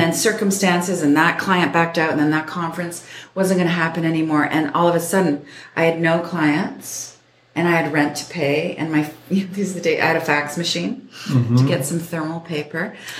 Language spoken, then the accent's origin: English; Vancouver, British Columbia, Canada; you know, I'm from Vancouver